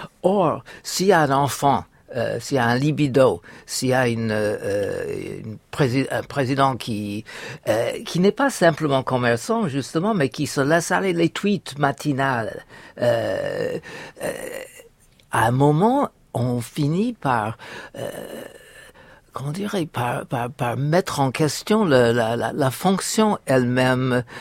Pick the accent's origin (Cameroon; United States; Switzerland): United States; French is a second language; En tant qu'Américaine